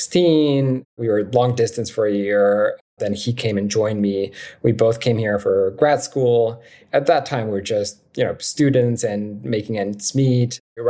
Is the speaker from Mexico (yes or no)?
yes; Mexico; moved away as an adult; now in New York City, United States; We're both originally from Mexico, came to the US about 10 years ago now, live in New York City